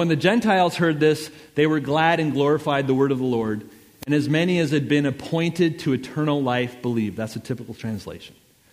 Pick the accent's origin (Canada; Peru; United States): Canada; Montreal, Quebec; So I'm from Montreal, Canada.